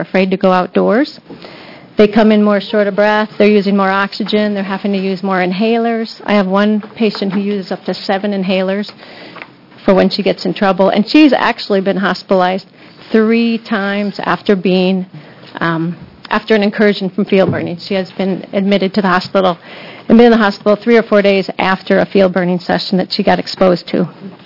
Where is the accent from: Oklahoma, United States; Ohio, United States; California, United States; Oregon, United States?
Oregon, United States; Eugene; I'm from Eugene.